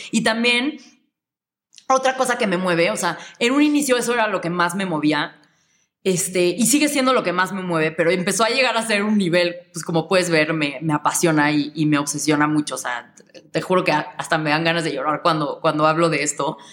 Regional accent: Mexico; somos los mexicanos somos los que más horas trabajan en el mundo

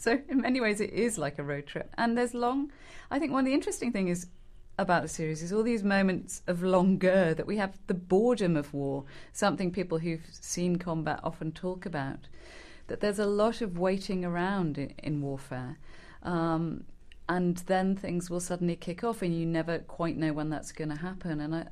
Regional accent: England, United Kingdom; accent: English; my English accent came out with some incredibly obscene piece of dialogue.

